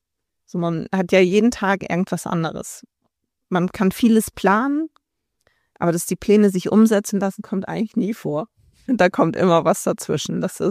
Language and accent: German; Risum, Schleswig-Holstein, Germany; ich komme auch aus Nordfriesland. Ich komme aus Riesum, bin eigentlich dann nur ein Dorf weitergekommen.